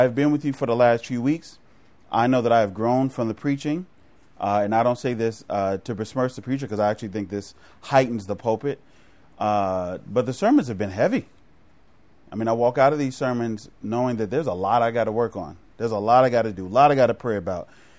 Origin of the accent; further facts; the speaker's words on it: Chicago, Illinois, United States; now in California, United States; I'm from Chicago, where kids commit suicide and shoot each other, right?